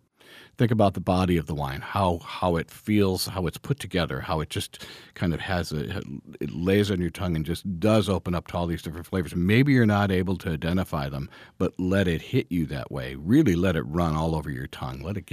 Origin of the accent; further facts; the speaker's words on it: Ohio, United States; I'm originally from Ohio. The wines of Northeast Ohio are just fantastic.